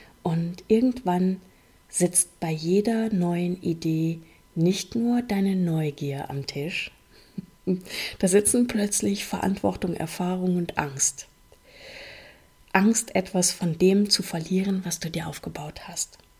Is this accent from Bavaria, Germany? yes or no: no; Olpe, North Rhine-Westphalia, Germany; Ich bin damals wegen der Liebe zurück in meine Heimat gekommen